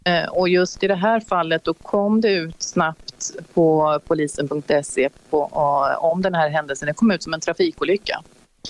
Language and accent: Swedish; Gothenburg, Västra Götaland County, Sweden; Jag är från Göteborg, så jag hade jobbat på